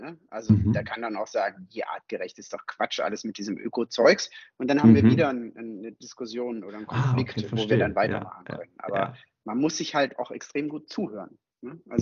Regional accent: Konstanz, Baden-Württemberg, Germany; accent: Alemannic; also ich bin ja in Konstanz aufgewachsen und spreche halt alemannisch und badisch.

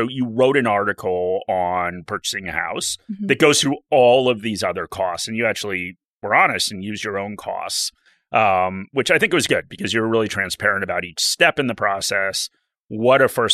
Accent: United States; now in Sydney, Australia; I guess as an American that moved here, it's hard to explain how expensive houses are here.

